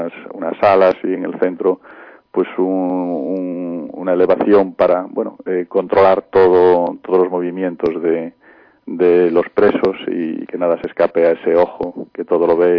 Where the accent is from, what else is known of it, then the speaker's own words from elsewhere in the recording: Santiago de Compostela, Galicia, Spain; born there; now in A Coruña, Spain; Si yo no me reivindico coruñés, porque yo nací en Santiago, pero bueno, vivo aquí en Coruña